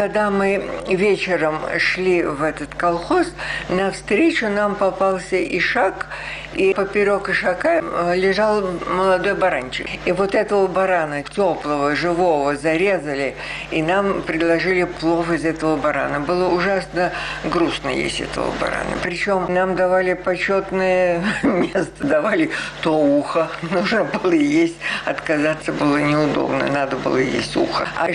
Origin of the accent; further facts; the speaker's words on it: Moscow, Russia; Мы командировочные, мы из Москвы.